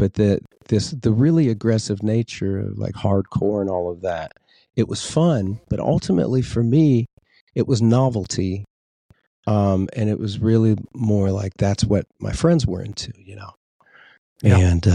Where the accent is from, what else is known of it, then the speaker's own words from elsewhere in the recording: Wrightwood, California, United States; also born or lived in Fontana; Yeah, Wrightwood's my hometown. You know, I grew up, when as a really young child, I lived in Fontana, which is like a recovering steel town in the Inland Empire, like San Bernardino County.